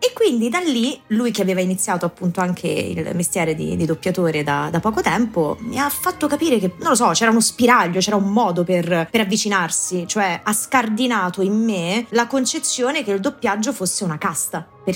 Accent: Policoro, Basilicata, Italy; moved away as an adult; now in Rome, Italy; Io sono lucana, vengo dalla Basilicata, sono nata e cresciuta in Basilicata, a Policoro, e a 19 anni, come insomma la maggior parte degli studenti di paese barra cittadina, ho fatto la mia transumanza e sono arrivata a Roma

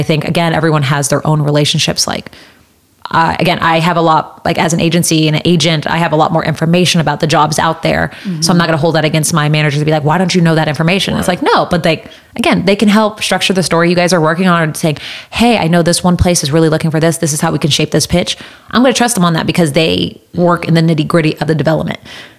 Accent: Indiana, United States; also born or lived in Chicago; so I was born and raised in Indiana, went to school in Chicago, and like how I got.

